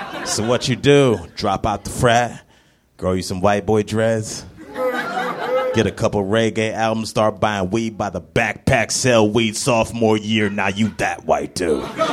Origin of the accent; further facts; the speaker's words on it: Cleveland, Ohio, United States; And I'm from Cleveland originally.